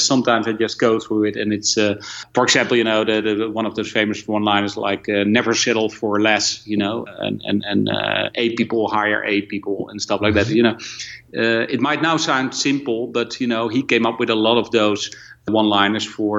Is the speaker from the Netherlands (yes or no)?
yes; Netherlands; first language Dutch; English is a second language; also born or lived in Hong Kong; get a lot of times, being Dutch.